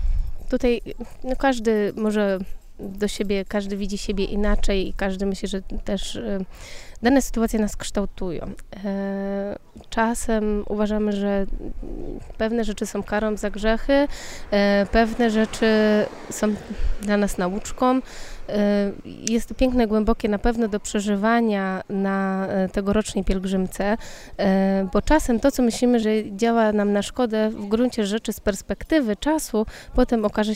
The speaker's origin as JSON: {"language": "Polish", "town": "Czastary", "region": "Łódź Voivodeship", "country": "Poland", "said": "ja nie jestem z parafii paulińskiej, ponieważ jestem z Czastar"}